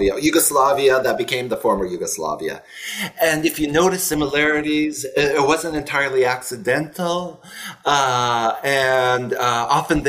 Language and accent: English; California, United States; U.S., raised in California most of my life.